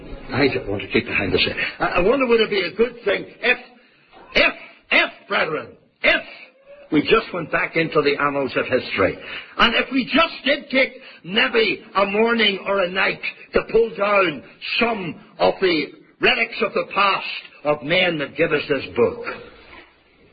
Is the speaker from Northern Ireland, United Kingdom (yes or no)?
yes; Northern Ireland, United Kingdom; I was brought up in the Sunday school. In the Sunday school in Northern Ireland